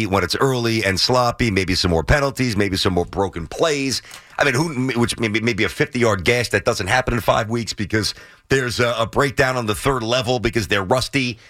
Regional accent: Brooklyn, New York, United States; I remember running home from church, Mass in where I grew up in Brooklyn. My parents are still there.

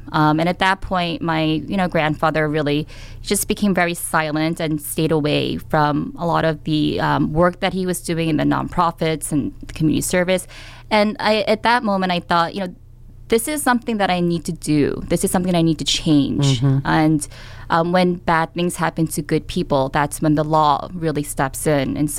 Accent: Queens, New York, United States; Well, I was born and raised in Queens, and I was really, you know, embedded in the neighborhoods that I grew up in.

